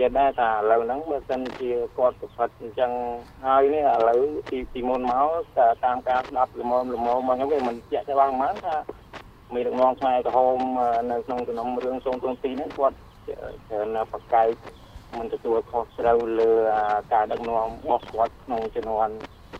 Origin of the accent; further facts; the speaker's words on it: Phnom Penh, Cambodia; នៅក្នុងក្រុមគ្រួសារខ្ញុំកើតនៅភ្នំពេញហើយខ្ញុំរស់នៅភ្នំពេញដែរ